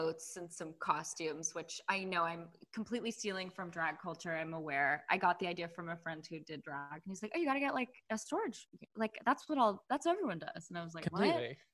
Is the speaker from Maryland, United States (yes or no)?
no; San Francisco, California, United States; growing up in the Bay Area, like around the Castro, and drag culture was everywhere.